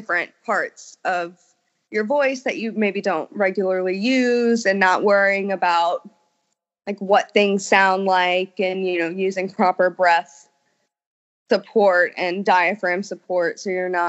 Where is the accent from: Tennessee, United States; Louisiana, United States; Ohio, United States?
Louisiana, United States; New Orleans; telling someone that I was from New Orleans